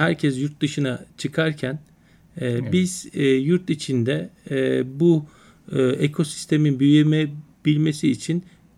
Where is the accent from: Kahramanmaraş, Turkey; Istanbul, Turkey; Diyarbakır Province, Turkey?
Kahramanmaraş, Turkey; Elbistan; born there; also born or lived in Ankara; Ben Elbistan doğumluyum. 74 Kıbrıs çıkartması esnasında doğmuşum.